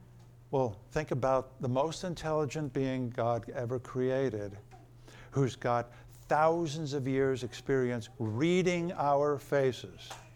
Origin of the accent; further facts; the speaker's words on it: New Jersey, United States; My problem being born and raised in New Jersey is that it looks worse than it actually is.